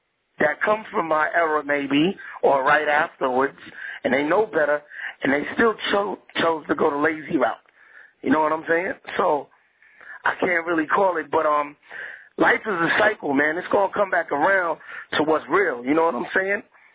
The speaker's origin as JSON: {"language": "English", "town": "Queens", "region": "New York", "country": "United States", "said": "I mean, I'm from Queens, New York, you know what I'm saying?"}